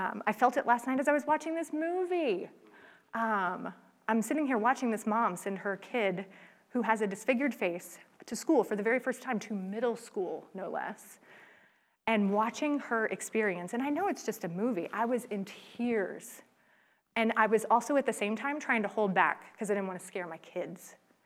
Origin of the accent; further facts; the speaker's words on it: the South, United States; I grew up in the South, again, politeness rules.